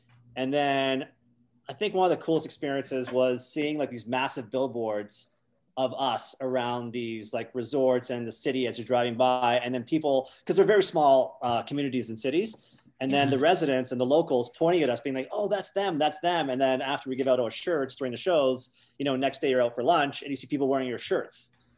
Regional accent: Canada; born there; English is a second language; I was born here, but I lived overseas like when I was young. So when we moved back, I couldn't speak English, and there's lots of stories about that.

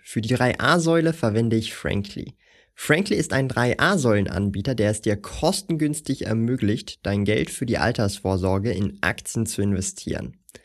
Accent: Switzerland; Und von diesem Nettolohn müssen wir Schweizer noch Steuern zahlen.

